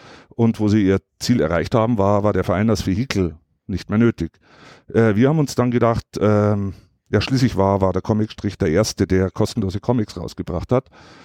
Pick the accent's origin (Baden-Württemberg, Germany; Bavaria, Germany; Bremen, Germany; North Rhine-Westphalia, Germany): Bavaria, Germany; Munich; Ja, was soll ich sagen, ich bin ein Münchner.